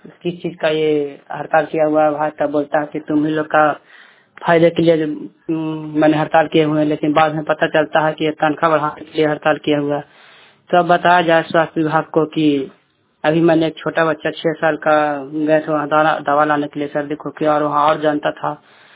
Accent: Chandi, Bihar, India; मैं चंडी प्रखंड का रहने वाला हूँ, जिला नालंदा हुआ।

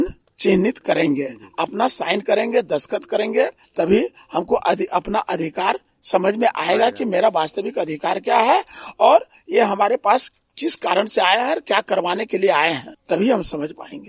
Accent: Dhobghat, India; धोबघाट गांव से।

